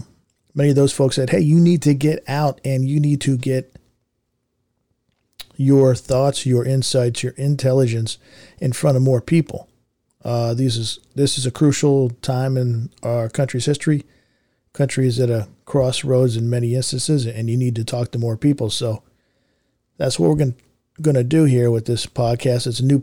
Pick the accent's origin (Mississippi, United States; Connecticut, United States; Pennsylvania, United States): Pennsylvania, United States; Philadelphia; You know, we grew up in Philly. We're located in Philly, and there's like an attitude in Philly.